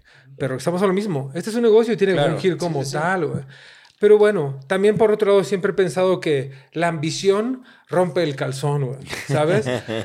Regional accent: Mexico City, Mexico; No, soy mexicano y más que nunca. De verdad, a esta edad me encanta mi país, me encanta mi ciudad, ¿no? De repente odio ciudad. Crecí odiando Ciudad de México, güey.

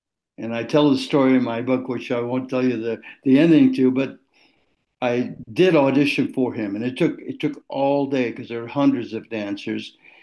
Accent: Idaho, United States; he overheard me talking about growing up in Idaho and hunting and fishing

